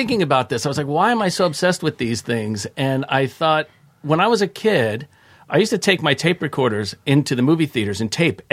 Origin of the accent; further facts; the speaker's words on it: New Jersey, United States; And we're from New Jersey, so you have to be careful with us people.